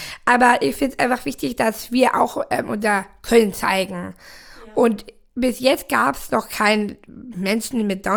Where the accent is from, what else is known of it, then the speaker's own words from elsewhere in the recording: Tutzing, Bavaria, Germany; Also beziehungsweise ich bin am Tutzing, am Starnberger See aufgewachsen.